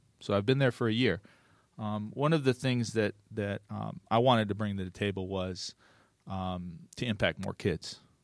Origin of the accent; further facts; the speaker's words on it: Gary, Indiana, United States; now in Atlanta, United States; I've been in Atlanta since 92. I'm originally from Gary, Indiana